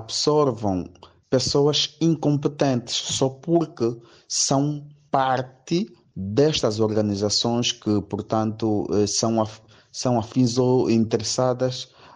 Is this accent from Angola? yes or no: yes; Angola; Mas sou angolano.